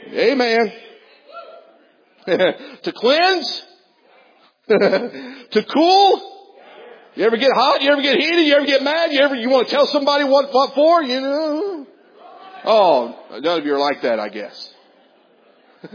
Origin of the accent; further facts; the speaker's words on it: Ohio, United States; I guess I am from Southern Ohio.